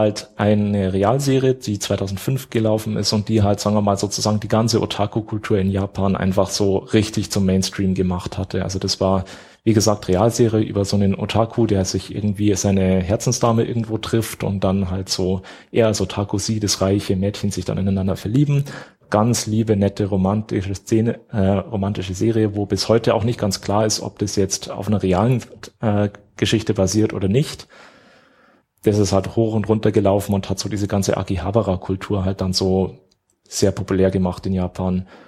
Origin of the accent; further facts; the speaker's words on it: Munich, Bavaria, Germany; Also zumindest als Münchner sage ich das jetzt mal.